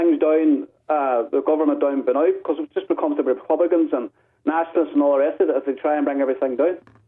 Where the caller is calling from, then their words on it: Northern Ireland, United Kingdom; I'm calling from County Derry.